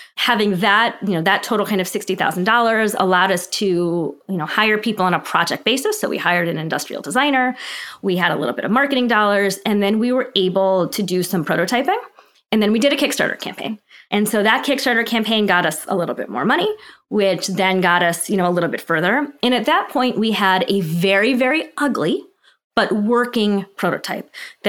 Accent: Missouri, United States; There was one in Missouri, which I'm from Missouri. I had no intention of ever living in Missouri again.

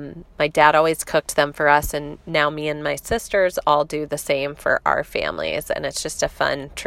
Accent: Jacksonville, Florida, United States; from Jacksonville, Florida.

